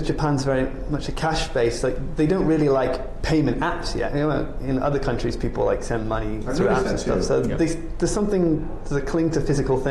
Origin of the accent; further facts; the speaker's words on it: England, United Kingdom; also born or lived in Australia; And we used to live in Australia, and in Australia, and I'm from England